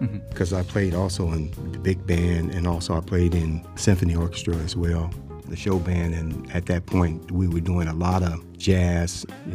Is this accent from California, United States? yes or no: yes; Los Angeles, California, United States; Yes, I grew up in Los Angeles, but that happened to be in an Empire when I first started playing.